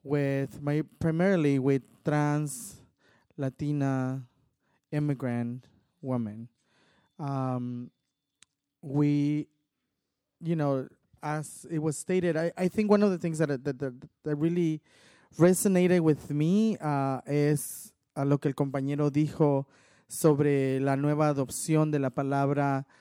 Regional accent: Mexico; Se puede decir, yo como mujer mexicana

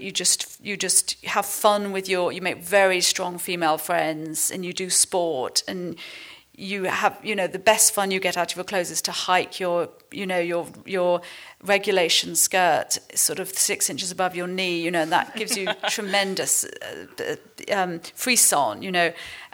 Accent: England, United Kingdom; I do think feminism, such as it is, takes a slightly different form as an English person.

